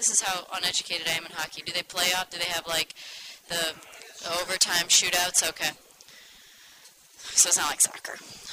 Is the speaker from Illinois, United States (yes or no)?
yes; Illinois, United States; I grew up near Chicago